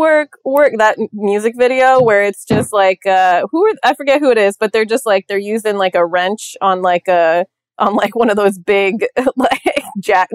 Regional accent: Utah, United States; I grew up in Utah. That's all four seasons, baby.

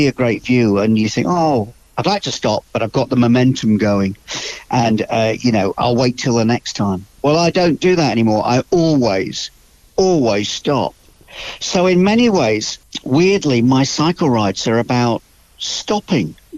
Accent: Marple, North West England, United Kingdom; born and brought up in Marple, on the outskirts of Greater Manchester, in the panhandle of Cheshire, as it were.

